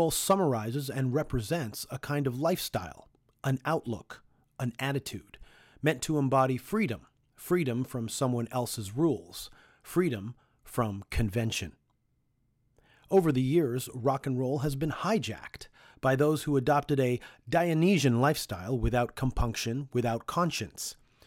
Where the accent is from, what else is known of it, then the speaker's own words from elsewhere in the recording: Toronto, Ontario, Canada; someone on the road finds out we're from Toronto and asks us if we know Dan Burke.